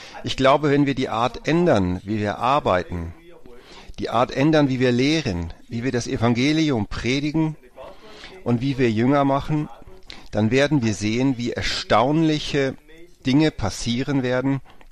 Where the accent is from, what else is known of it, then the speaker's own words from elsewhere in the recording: Denmark; und ich bin aus Dänemark